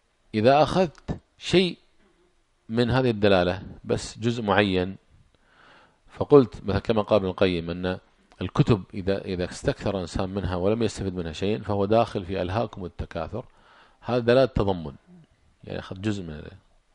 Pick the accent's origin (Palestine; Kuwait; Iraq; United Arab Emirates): Kuwait; عندنا في الكويت أحد الشباب كان مغرم بسيارة